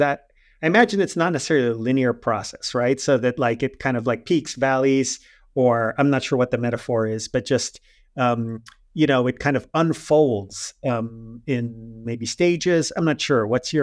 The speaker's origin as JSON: {"language": "English", "town": "New York City", "region": "New York", "country": "United States", "tie": "born or raised there", "said": "I grew up in New York City, so I really can't opine on"}